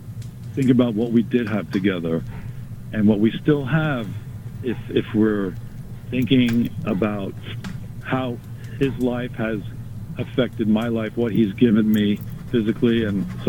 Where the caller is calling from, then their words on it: New York, United States; from Long Island.